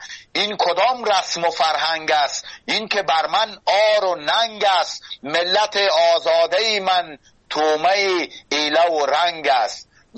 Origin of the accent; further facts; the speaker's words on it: Afghanistan; زه یو انسانیم په افغانستان کې پیدا سوم او غت سوم